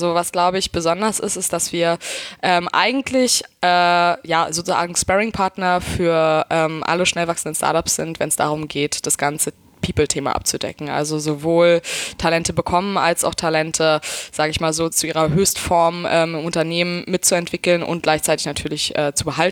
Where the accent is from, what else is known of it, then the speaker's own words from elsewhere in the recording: Brandenburg, Germany; Aber ich bin eigentlich super auf dem Bauernhof Land sozusagen groß geworden. Meine Eltern haben da ihr Haus und ich bin in Brandenburg zur Schule gegangen.